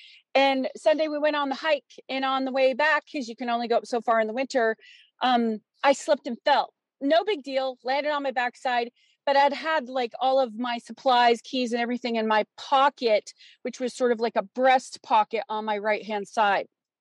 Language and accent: English; Idaho, United States; moved away as an adult; In August of 2017, I moved from Colorado to Colorado from Idaho. And Idaho had been my hometown for 50 years.